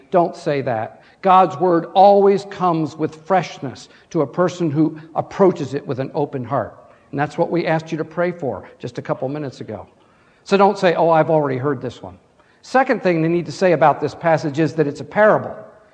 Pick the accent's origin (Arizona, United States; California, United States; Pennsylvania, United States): Pennsylvania, United States; It was my privilege growing up in the family I grew up in Pennsylvania, to know one of the world's great hymn writers.